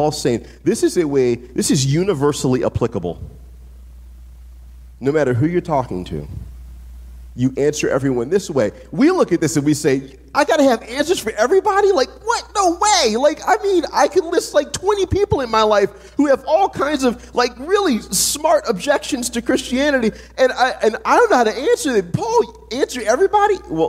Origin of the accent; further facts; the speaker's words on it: the South, United States; So I'll tell you, as a black man growing up in the South, I'm well acquainted with real white supremacy.